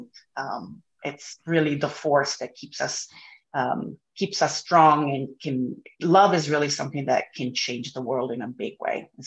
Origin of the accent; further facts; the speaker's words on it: Italy; moved away as an adult; So growing up, I grew up in Italy, and I left my country when I was about 20 years old